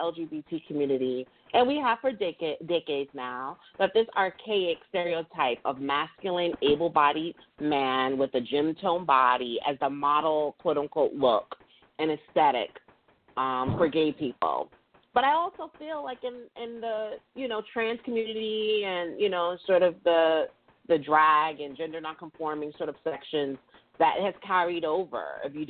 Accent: New York, United States; you know, I'm from New York, so I know.

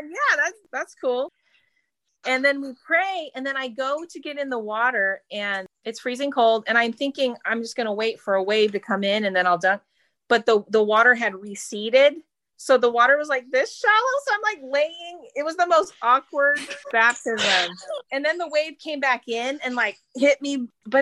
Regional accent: Pensacola, Florida, United States; now in California, United States; You know, I grew up near the Pensacola Revival. I was a teenager and I lived right near that. And I came over here to California and I live about an hour and a half from Bethel.

